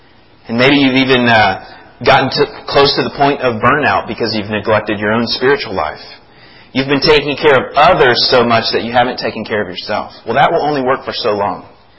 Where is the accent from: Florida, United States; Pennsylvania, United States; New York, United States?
Florida, United States; You know, when I grew up in Florida, there was a season, and it may still be going on, but I'm not there.